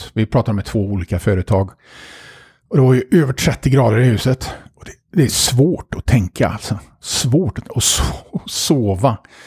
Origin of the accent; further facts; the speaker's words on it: Sweden; jag vet inte om det är för att jag är svensk eller för att jag bara är vek.